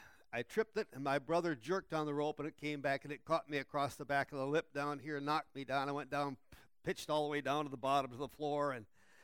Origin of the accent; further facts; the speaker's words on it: Hinckley, United States; I grew up here in Hinckley. I was raised on a dirt farm on the other side of Hinckley, over here west of Hinckley.